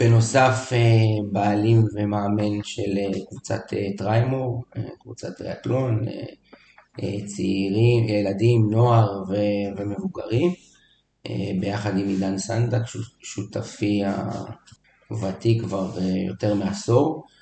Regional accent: Nahariya, Northern District, Israel; גדלתי בנהריה, בן 35

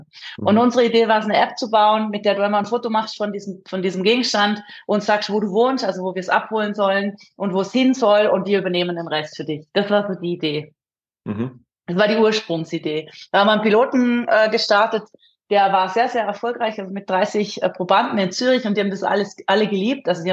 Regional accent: Austria; also born or lived in South Africa / Vienna / United States; now in Switzerland; ursprünglich Österreicherin, aufgewachsen in Österreich, Südafrika, lange in Wien studiert, ein bisschen USA gelebt, dann ein bisschen Südafrika gelebt, bevor es mich in die Schweiz verschlagen hat.

